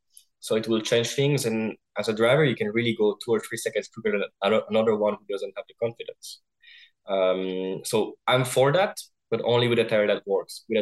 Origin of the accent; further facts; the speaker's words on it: Switzerland; I'm from Switzerland.